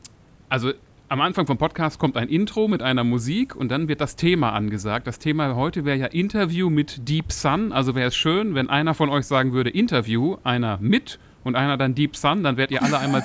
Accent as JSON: {"language": "German", "country": "Germany", "said": "Also mir so als Deutscher müsste ich jetzt ja sagen, nur deutsches Bier ist lecker"}